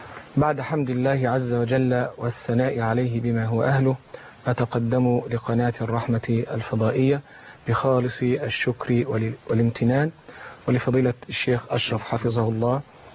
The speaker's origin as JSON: {"language": "Arabic", "region": "Beheira", "country": "Egypt", "tie": "born there", "said": "من مواليد البحيرة سنة 63"}